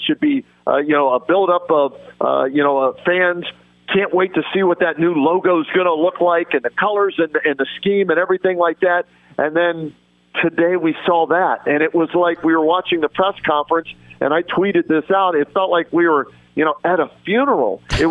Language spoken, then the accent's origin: English; Pittsburgh, Pennsylvania, United States; now in Cleveland, United States; I grew up in Pittsburgh, okay, a Penguins fan. I cover the Monsters on TV here in Cleveland